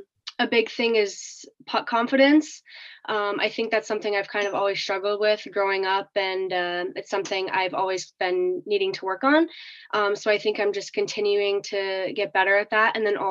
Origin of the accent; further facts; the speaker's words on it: Plattsburgh, New York, United States; growing up in Plattsburgh, it was kind of hard to get as much exposure.